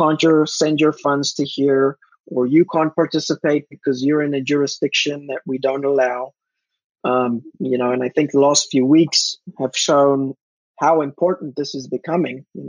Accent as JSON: {"language": "English", "country": "South Africa", "tie": "born or raised there", "said": "I grew up in South Africa, and my family wanted to leave the country in the early 90s"}